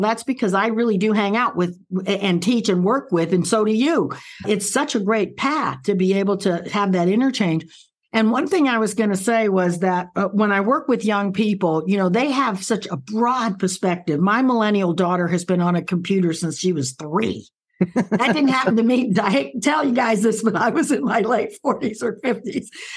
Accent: Florida, United States; But I grew up in Florida, and it was a totally segregated state.

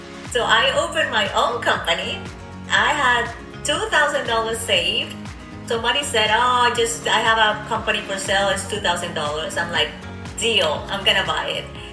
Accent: Colombia; born there; English is a second language; I was born in Colombia. If you've noticed, I have an accent.

